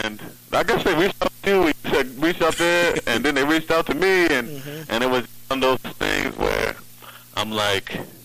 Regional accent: Hudson, New York, United States; I work in a homeless shelter in the Albany area, and when I say I'm from Hudson

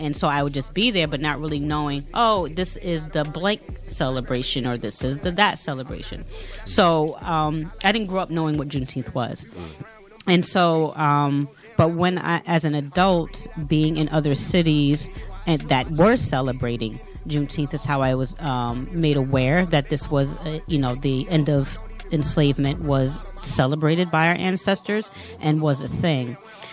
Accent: Hudson, United States; We're both from Hudson to an extent. We both moved to Hudson when we were very young and grew up there.

